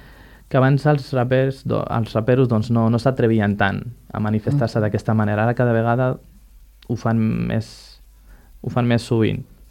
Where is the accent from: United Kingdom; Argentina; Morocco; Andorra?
Morocco; Tangier, Tanger-Tetouan-Al Hoceima; Som del nord del Marroc, de Tànger, no sé si us sona, al nord del Marroc. I bueno, ara a Tànger la veritat és que per dir-ho d'alguna manera està bastant occidentalitzat